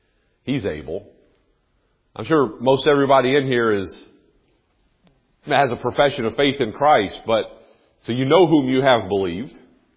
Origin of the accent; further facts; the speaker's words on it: North Carolina, United States; I grew up in North Carolina.